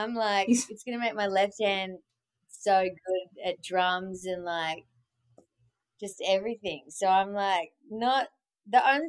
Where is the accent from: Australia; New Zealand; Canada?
Australia; Melbourne, Victoria; now in Los Angeles, United States; I'm from Melbourne, Australia, but I now live in LA. I use they, them pronouns. I'm non-binary, and I'm a singer-drummer.